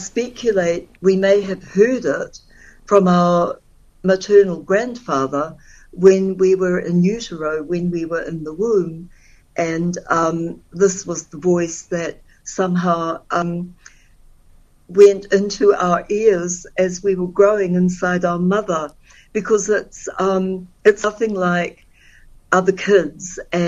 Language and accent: English; Ohinemutu, Bay of Plenty, New Zealand; and I grew up here in Ohinamutu.